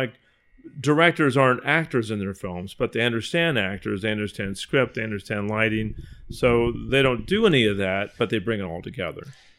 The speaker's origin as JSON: {"language": "English", "town": "Leawood", "region": "Kansas", "country": "United States", "tie": "born or raised there", "also_born_or_lived": "Alaska / California", "said": "I grew up in Old Leawood. I went to KU. After KU, I promptly went to Alaska to work on a fishing boat"}